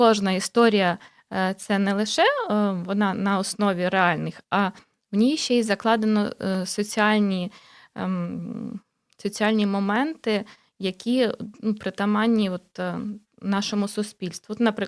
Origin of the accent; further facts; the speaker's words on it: Bucha, Kyiv Oblast, Ukraine; Я сама родом з Бучі, і в мене там батьки були під час окупації, мої однокласники.